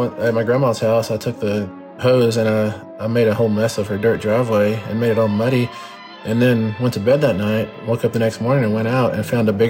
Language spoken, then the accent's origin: English; Texas, United States; I grew up where I grew up in West Texas.